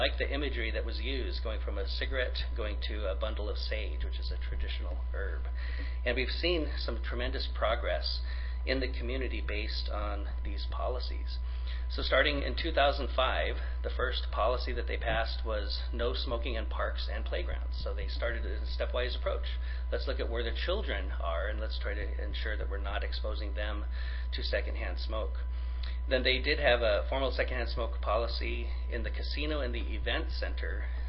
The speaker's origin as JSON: {"language": "English", "town": "Pine Ridge", "region": "South Dakota", "country": "United States", "said": "And where I'm actually from Pine Ridge, South Dakota, and we did some site visits to places where they were doing daycare for babies and young children."}